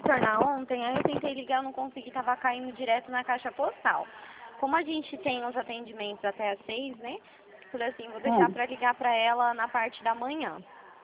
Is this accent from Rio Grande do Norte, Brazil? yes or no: no; São Paulo, Brazil; eu sou aqui da região de Prudente